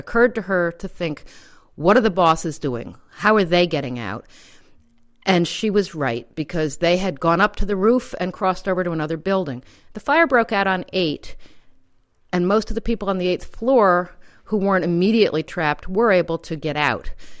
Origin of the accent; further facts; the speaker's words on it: New York City, New York, United States; I grew up in New York City knowing that my grandmother didn't die in that fire